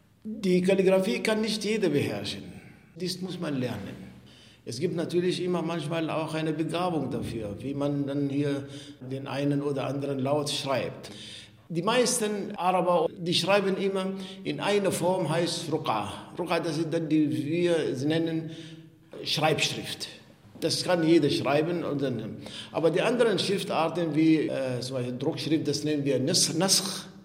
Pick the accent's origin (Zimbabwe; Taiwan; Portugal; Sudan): Sudan; Ich bin aus dem Sudan. Ich habe Germanistik studiert und in Sprachwissenschaft promoviert.